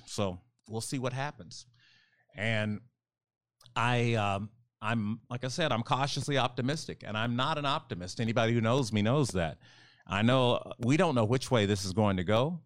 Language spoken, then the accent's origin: English; Texas, United States; the state of Texas, my home state, has yet to expand Medicaid